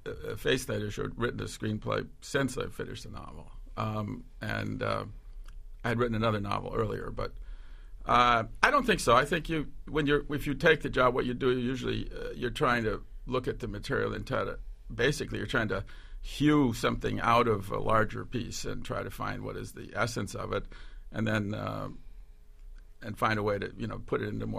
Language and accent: English; Dubuque, Iowa, United States; But I grew up in the Midwest in Dubuque, Iowa